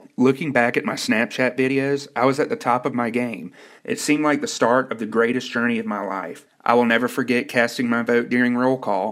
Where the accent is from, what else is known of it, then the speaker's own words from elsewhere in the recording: Savannah, Georgia, United States; Where I grew up in Savannah, Georgia, history is perfectly preserved.